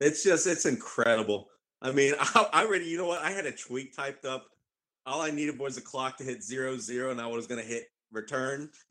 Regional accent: Cincinnati, Ohio, United States; I even remember when I was a kid growing up in Cincinnati

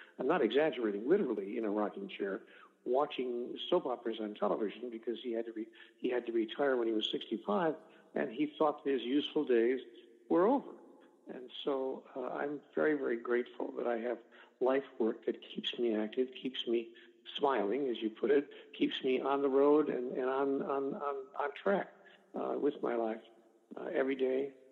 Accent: Milwaukee, Wisconsin, United States; Born and raised in Milwaukee on the south side at 29th and Mitchell, and went to South Division High School there.

